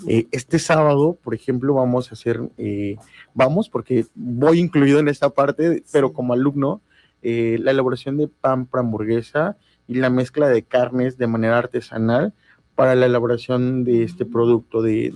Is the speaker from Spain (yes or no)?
no; Mexico; nosotros como mexicanos nos gusta la fiesta, no somos guapachosos